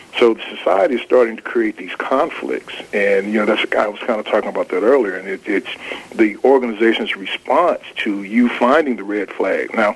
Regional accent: Arkansas, United States; I'm from Arkansas, River Delta. The soil is rich, but the people are poor. And my hometown was ranked the worst place to live in America 2 years in a row.

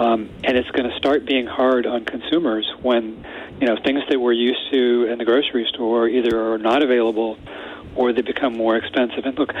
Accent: California, United States; I grew up in California. I consider myself sort of a California exile or California emigrant, if you will.

